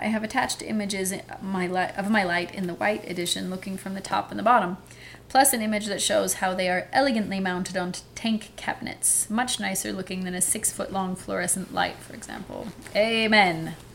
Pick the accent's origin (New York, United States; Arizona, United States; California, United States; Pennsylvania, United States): California, United States; Probably because I'm from California.